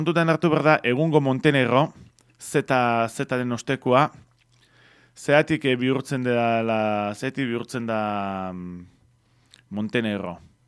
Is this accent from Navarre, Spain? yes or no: no; Mungia, Basque Country, Spain; Ni Mungiakoa naiz